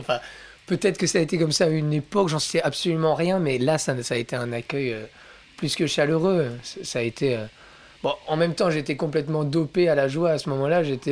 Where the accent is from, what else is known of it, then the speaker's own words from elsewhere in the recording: Bouzeval, Wallonia, Belgium; comme je venais de Bouzeval en Belgique, mon petit village, je fantasmais vachement les strass, les paillettes et tout.